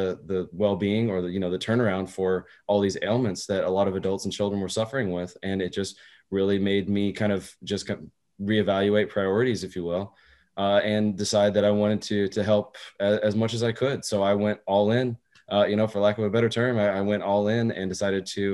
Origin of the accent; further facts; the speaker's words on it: Texas, United States; also born or lived in Germany; I was in the military family, so I was born in Germany, spent a lot of my time traveling as a kid, finally ended up in Texas, did all grade school through there, finished graduated high school